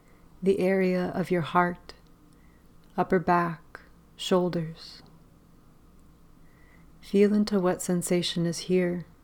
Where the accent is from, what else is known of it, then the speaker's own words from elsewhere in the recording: United States; I'm from the United States.